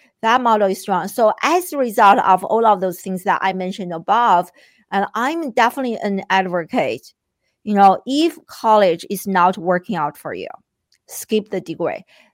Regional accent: China; I grew up in China

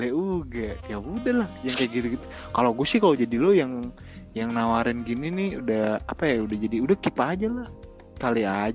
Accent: Ambarawa, Central Java, Indonesia; Lah deket kok, kampung gua Ambarawa.

